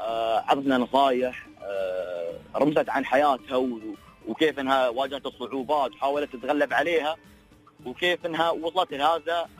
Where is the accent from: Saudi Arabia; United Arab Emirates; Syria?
United Arab Emirates; احنا اماراتيين